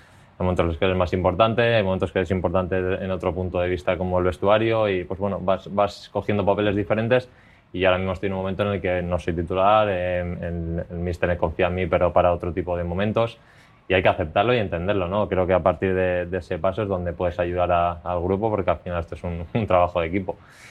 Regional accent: Pamplona, Navarre, Spain; siendo como soy de Pamplona, siendo de Osasuna desde pequeño

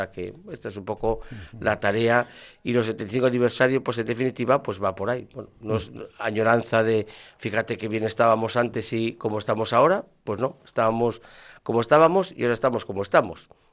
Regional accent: Ermua, Basque Country, Spain; que está en mi pueblo, está en Ermua, está allí, está muy contento.

